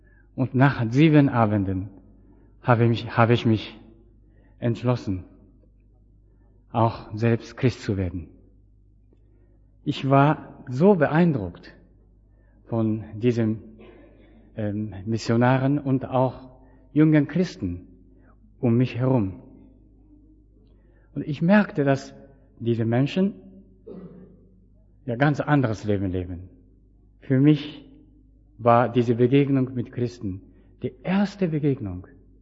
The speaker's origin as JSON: {"language": "German", "country": "Japan", "tie": "born or raised there", "second_language": "German", "said": "ich bin in Japan geboren worden. Ich wuchs dort auf"}